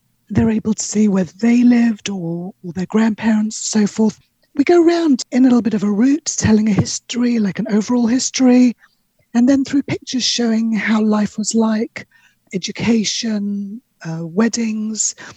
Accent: London, United Kingdom; now in Israel; I'm originally from London, moved to Israel just over 13 years ago.

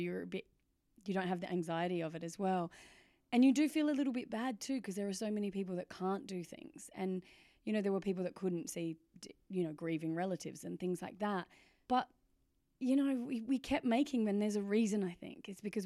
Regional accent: Australia; I'm Australian

